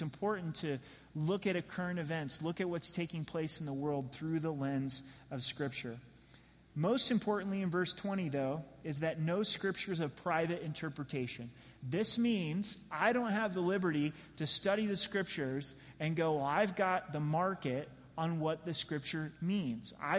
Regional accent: Colorado, United States; they're like, hey, where are you from? I'm like, I'm from Colorado, you know?

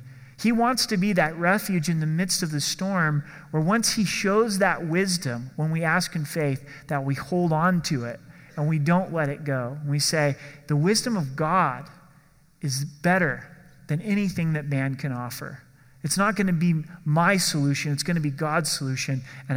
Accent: Oregon, United States; I grew up in Oregon, and the Oregon coast, there's some intense storms that come upon the Pacific in that area.

